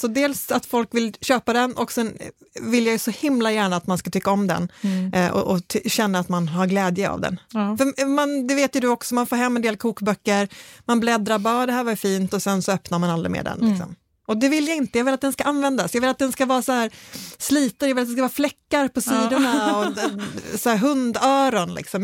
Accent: Skåne, Sweden; för mig som är skåning

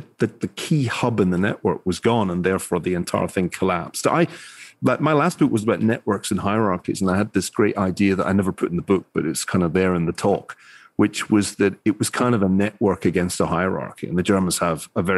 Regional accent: Glasgow, Scotland, United Kingdom; now in United States; I grew up in Glasgow.

